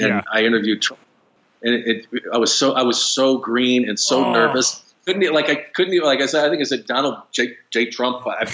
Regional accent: New York, United States; born there; I was born in New York.

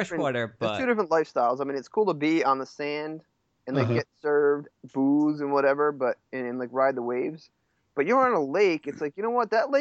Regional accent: Texas, United States; Hey, I'm from Texas. I'm Southern American.

